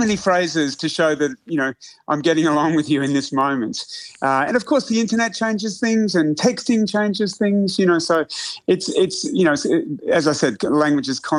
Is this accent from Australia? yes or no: yes; Australia; moved away as an adult; also born or lived in United Kingdom; now in United States; I went to the UK, and if you said no worries, people would immediately laugh and identify you as an Aussie, right? 20 years later, I lived there for a while, and people were saying no worries. And now in America, they say it as well.